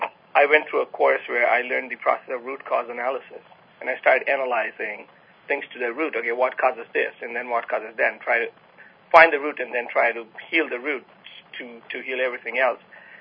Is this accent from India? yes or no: yes; Mumbai, Maharashtra, India; I come from Bombay. I come from Mumbai, the economic capital of India.